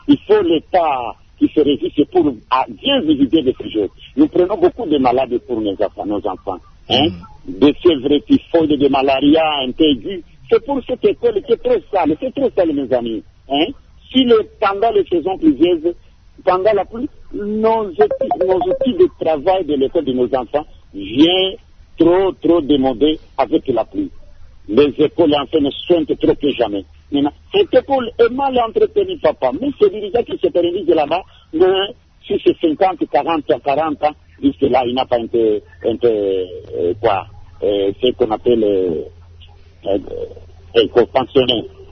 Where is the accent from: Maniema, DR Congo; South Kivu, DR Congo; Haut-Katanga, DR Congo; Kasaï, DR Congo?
Haut-Katanga, DR Congo; Likasi; Donc nous parlons des choses des écoles ici chez nous à Likassi.